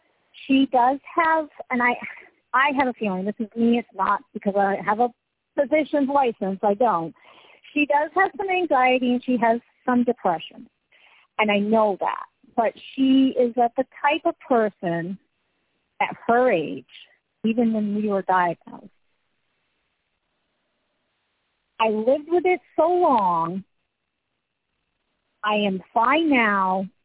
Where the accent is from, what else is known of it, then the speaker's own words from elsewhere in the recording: Vermont, United States; Well, I grew up in Vermont on a dairy farm, and you basically fended for yourself.